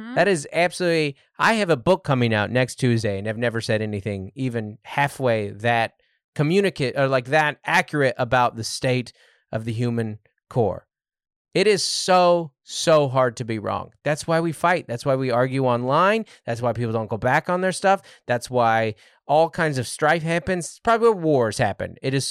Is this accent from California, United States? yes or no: no; Texas, United States; The wonderful thing about being a Texan is that we have pride in our country/state, and we love it more than anyone else could.